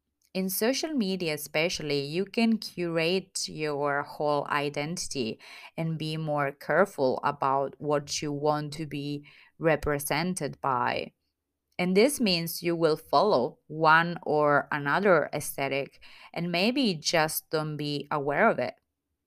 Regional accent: Italy; accent: Italian; English is a second language; I hope you can still understand me with my Italian accent.

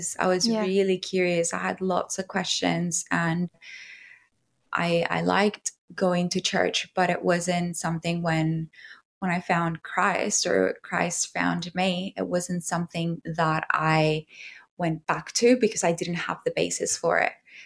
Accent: Puerto Rico; now in Australia; I am originally from Puerto Rico, like from the 1700s. My family has been in Puerto Rico. And I currently live in Australia. I've been in Australia for 10 years. But I was raised in a culturally Catholic home and island.

